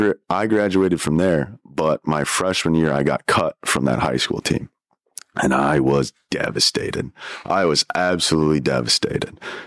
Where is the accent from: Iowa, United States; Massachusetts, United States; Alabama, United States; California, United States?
Iowa, United States; Des Moines; also born or lived in Augusta / New Orleans; So I'm originally from Des Moines, Iowa.